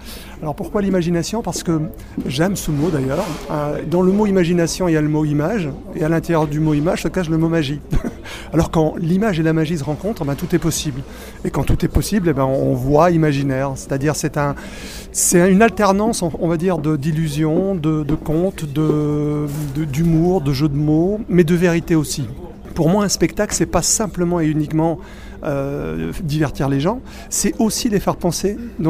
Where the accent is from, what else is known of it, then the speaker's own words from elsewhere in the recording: Belgium; also born or lived in Spain; moi d'abord je suis espagnol, je suis né en Espagne, mais j'ai grandi en Belgique.